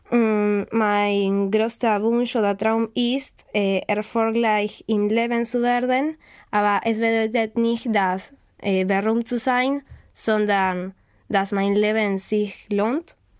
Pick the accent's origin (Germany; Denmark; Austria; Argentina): Argentina; Buenos Aires; German is a second language; Ich bin von Buenos Aires, Argentinien. Ich wurde im Jahr 2001 geboren.